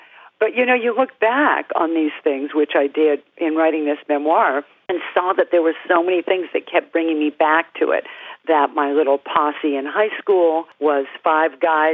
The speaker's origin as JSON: {"language": "English", "region": "California", "country": "United States", "tie": "born or raised there", "said": "Everybody's still in Illinois. And I grew up in California."}